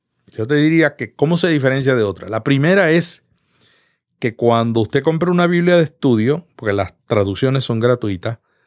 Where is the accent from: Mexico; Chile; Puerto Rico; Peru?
Puerto Rico; now in United States; Yo vine de Puerto Rico y cuando yo llegué me di cuenta que en este país todo el mundo trabaja independientemente.